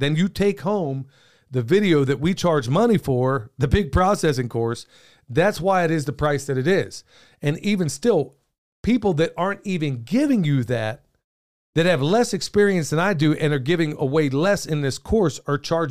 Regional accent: United States; And frankly, I'm an American first.

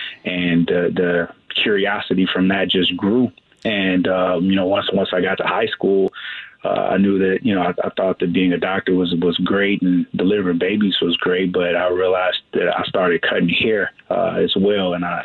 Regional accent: Chicago, Illinois, United States; south side of Chicago. I grew up in the Chatham area, where in the crack era and at the height of the gangs, that was my environment.

